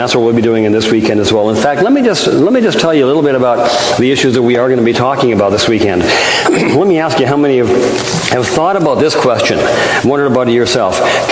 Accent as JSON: {"language": "English", "region": "Alberta", "country": "Canada", "tie": "born or raised there", "said": "I was raised in Alberta. They call it sunny Alberta, which I didn't know why they call it there until I moved to Abbotsford, B.C."}